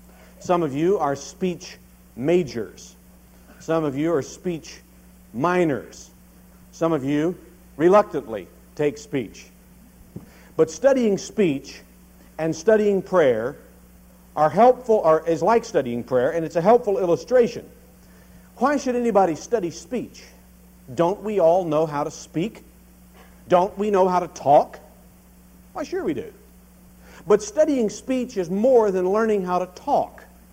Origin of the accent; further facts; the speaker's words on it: Kentucky, United States; I was born and raised in Kentucky. You may not be able to recognize Kentucky in my speech, unless you're from there.